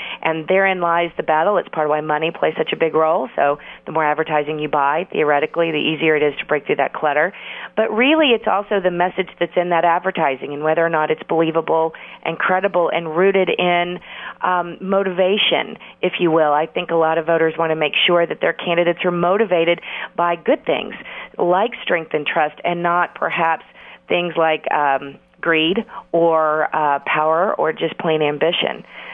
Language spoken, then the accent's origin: English; Houston, Texas, United States; I was born and raised in Houston, Texas, not a bastion of liberalism for sure, but I was raised by a single mom